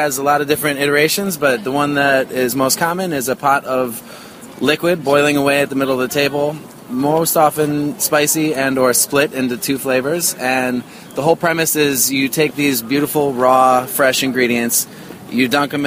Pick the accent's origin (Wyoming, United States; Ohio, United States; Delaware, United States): Ohio, United States; Cleveland; now in New York, United States; I grew up in Cleveland. I've been in New York for about the last 10 years, but coming originally from Cleveland, Ohio.